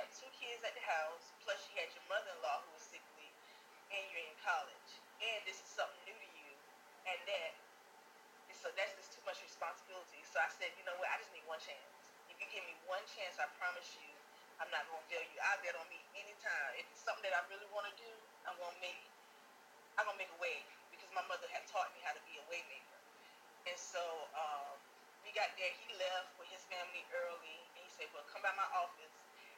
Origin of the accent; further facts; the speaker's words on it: Sumter, South Carolina, United States; Because keep in mind now, we grew up on Southside Sumter.